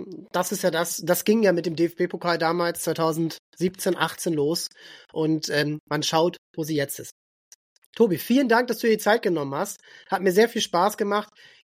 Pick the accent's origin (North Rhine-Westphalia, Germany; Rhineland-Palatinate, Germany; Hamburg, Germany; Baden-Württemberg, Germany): Hamburg, Germany; selbst ich als Hamburger kann sagen